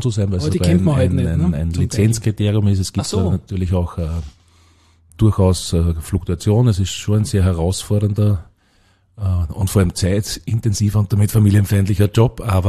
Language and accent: German; Wels, Upper Austria, Austria; Gebürtig in Wels aufgewachsen und in die Schule gegangen, auch in Wels und in Gunskirchen, einer kleinen Marktgemeinde daneben.